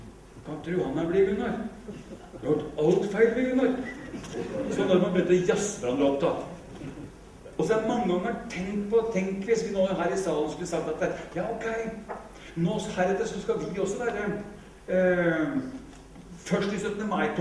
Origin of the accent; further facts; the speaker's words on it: Larvik, Vestfold, Norway; Da ligger jeg på gutterommet mitt, hjemme I Larvik, og på veggen hadde jeg alle heltene mine.